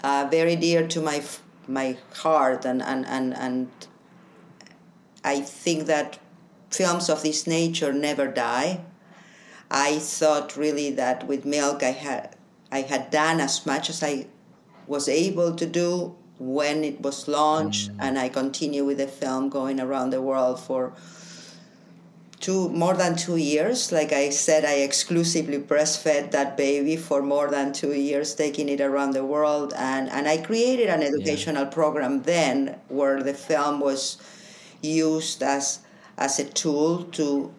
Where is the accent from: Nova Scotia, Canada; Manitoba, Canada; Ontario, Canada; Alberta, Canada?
Ontario, Canada; Toronto; Toronto. That's where my hometown is.